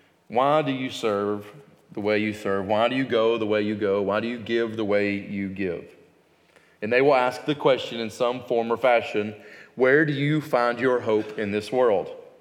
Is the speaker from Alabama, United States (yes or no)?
yes; Alabama, United States; I grew up in Alabama, so I have an American mindset.